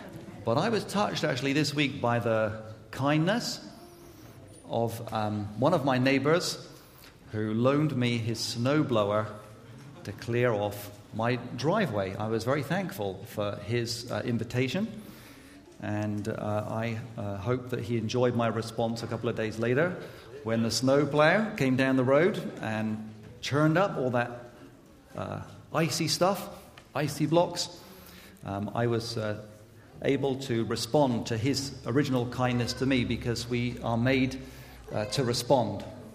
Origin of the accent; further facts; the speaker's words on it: England, United Kingdom; now in United States; I'm from England. I can't vote, okay? Even though I've got my green card, I can't vote.